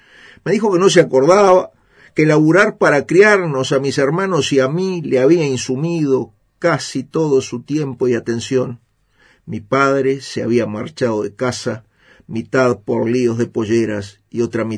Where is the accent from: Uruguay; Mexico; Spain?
Uruguay; uruguayo, señor